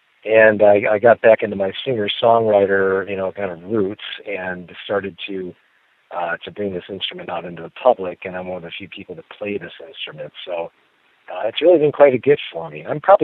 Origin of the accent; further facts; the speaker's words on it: Geneva, New York, United States; now in California, United States; I moved to California from Geneva, New York, my hometown, not far from Binghamton